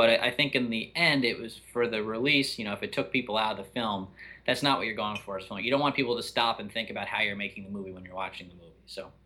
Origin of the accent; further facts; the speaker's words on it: Connecticut, United States; you know, Chad and I grew up in New England. And so, you know, especially I grew up in Connecticut.